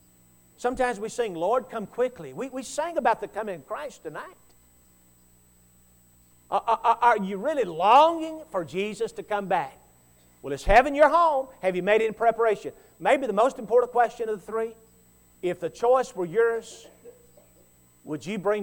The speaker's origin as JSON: {"language": "English", "town": "Hendersonville", "region": "Tennessee", "country": "United States", "said": "Well, I'm from Tennessee, Hendersonville. It's the home of … just right outside of Nashville."}